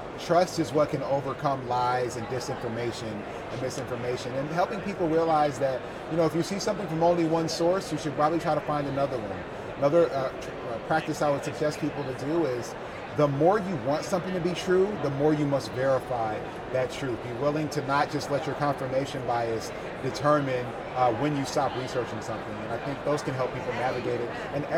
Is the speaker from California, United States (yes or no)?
no; Michigan, United States; I think we can get to 2008 turnout levels in Wisconsin and in my home state of Michigan, that's how we're going to win.